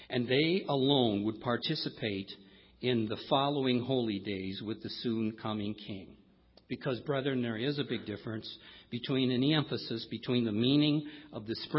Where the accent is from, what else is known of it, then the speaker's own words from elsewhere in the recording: United States; You know, I'm an American, and I read about what the founding fathers did